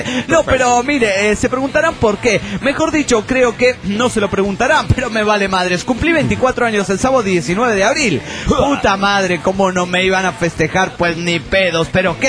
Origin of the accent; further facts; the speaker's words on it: Monterrey, Nuevo León, Mexico; de Monterrey, Nuevo León, México